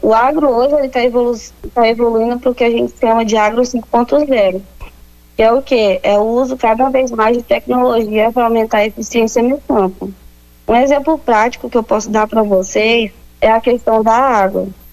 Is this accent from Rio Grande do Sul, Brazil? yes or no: no; Acre, Brazil; que é a Amazônia mais no Ocidente que tem, é nós que somos do Acre